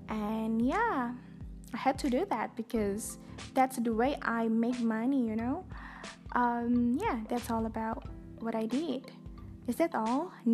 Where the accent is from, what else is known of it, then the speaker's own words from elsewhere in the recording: Indonesia; first language Indonesian; English is a second language; I'm so sorry it's spoken in Bahasa Indonesia, in my own language, my mother tongue.